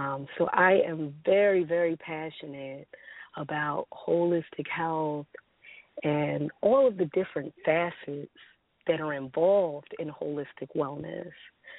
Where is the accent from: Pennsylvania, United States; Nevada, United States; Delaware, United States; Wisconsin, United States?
Pennsylvania, United States; Philadelphia; born there; now in Brooklyn, United States; Actually, I was born in Philadelphia. I currently reside in Brooklyn, New York. I've been here for a number of years, but I am originally a Philadelphia native.